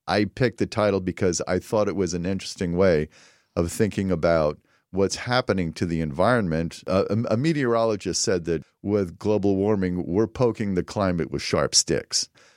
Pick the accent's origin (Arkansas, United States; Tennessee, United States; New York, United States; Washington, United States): New York, United States; I'm going to try to publish a series of essays about, you know, my growing up in the Catskills and the story behind it.